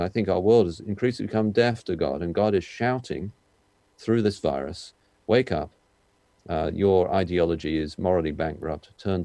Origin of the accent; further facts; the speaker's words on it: United Kingdom; obviously I'm British